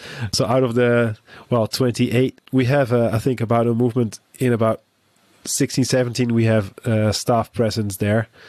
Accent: Netherlands; I'm from the Netherlands.

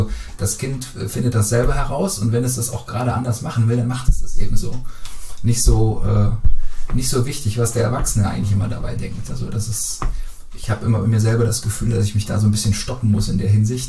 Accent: Brühl, Germany; ich komme aus Brühl, im BTV bin ich da groß geworden.

